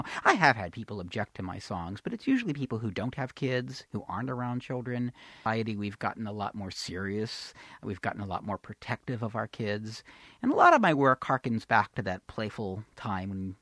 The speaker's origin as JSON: {"language": "English", "town": "Santa Cruz", "region": "California", "country": "United States", "tie": "born or raised there", "said": "she actually was another person who had my albums growing up in Santa Cruz, California."}